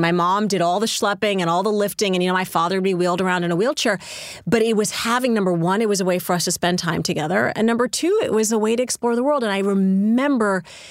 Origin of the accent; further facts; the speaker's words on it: Saudi Arabia; now in United States; back when I was growing up in Saudi, everything that was sort of aspirational